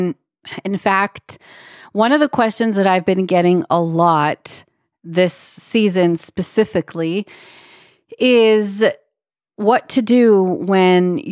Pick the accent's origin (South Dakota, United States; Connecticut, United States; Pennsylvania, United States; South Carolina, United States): Pennsylvania, United States; I'm from Pennsylvania.